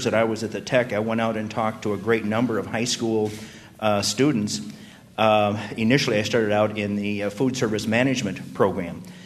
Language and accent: English; Fremont, Wisconsin, United States; I'm from Fremont